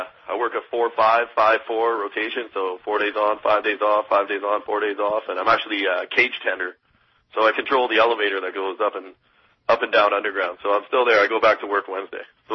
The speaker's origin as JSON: {"language": "English", "town": "Sudbury", "region": "Ontario", "country": "Canada", "tie": "born or raised there", "said": "I grew up in Sudbury, Ontario, which is about 4 hours north of Toronto. So it's not exactly in the middle of nowhere, but it kind of is."}